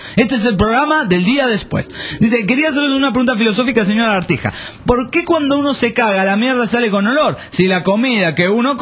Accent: Argentina; nosotros digo como argentinos

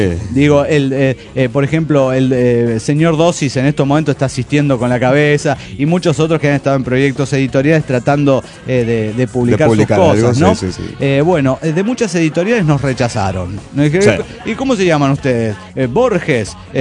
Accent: Tierra del Fuego, Argentina; de Tierra del Fuego, Argentina.

